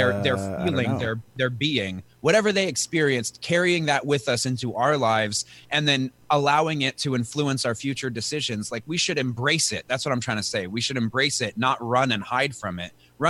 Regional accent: Sacramento, California, United States; I always say I grew up in Sacramento. I grew up away from the tribe.

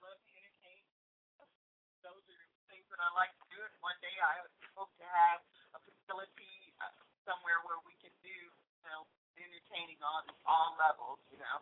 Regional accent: Liberty, Texas, United States; I am originally from Texas, born in Liberty. I'm 50 years old.

